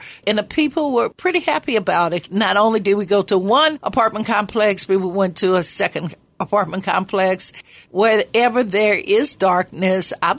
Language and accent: English; New Orleans, Louisiana, United States; now in St. Louis, United States; And as I grew up in New Orleans, I noticed that racism was very forward.